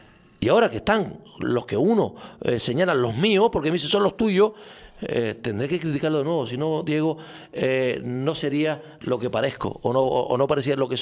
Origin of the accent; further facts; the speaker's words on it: Canary Islands, Spain; ya no como canario